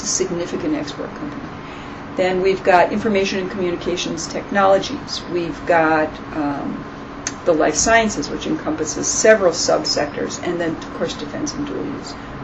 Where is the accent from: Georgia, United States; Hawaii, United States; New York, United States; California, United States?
Hawaii, United States; I call any organization in this country and say, you don't know me. I'm from Hawaii.